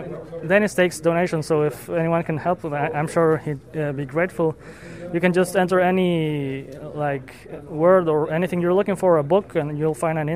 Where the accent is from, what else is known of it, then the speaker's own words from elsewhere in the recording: Guatemala; I'm from Guatemala, yes.